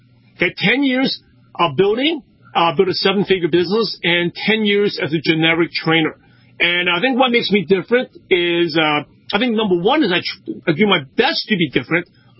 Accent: Brooklyn, New York, United States; I'm from Brooklyn, New York. I guess people who are from the Northeast are more skeptical, and I just want the real truth.

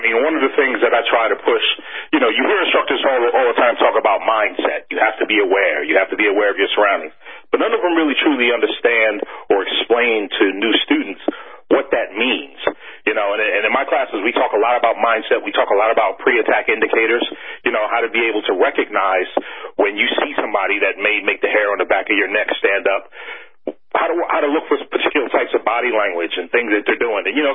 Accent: Bronx, New York, United States; me growing up in the South Bronx and having experienced violence and lived a violent existence

